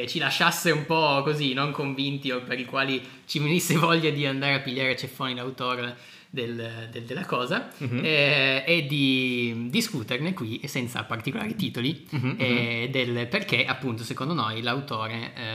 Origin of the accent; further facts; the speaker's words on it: Piedmont, Italy; Il problema è che noi siamo piemontesi